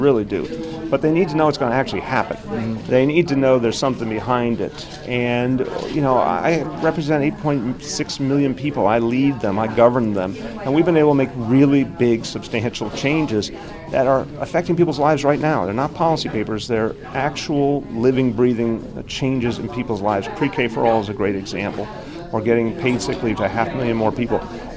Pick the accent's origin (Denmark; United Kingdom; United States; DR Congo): United States; New York; I think, you know, as a New Yorker, there's nothing about Donald Trump's approach that ever surprises me.